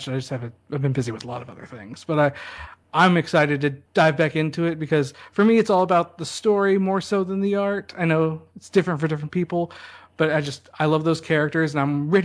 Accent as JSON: {"language": "English", "town": "San Francisco", "region": "California", "country": "United States", "tie": "born there", "said": "when I still lived in California, I was born in San Francisco."}